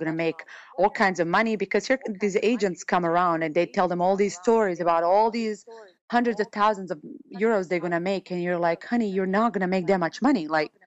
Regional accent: Serbia; Well, I was pretty good growing up in Serbia.

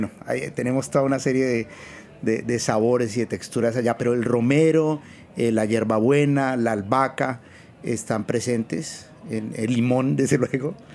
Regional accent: Bogotá, Colombia; moved away as an adult; now in New York, United States; yo llegué en el 2000 de Colombia, de Bogotá, y la idea era hacer neurociencias. Yo soy médico de la Universidad Nacional

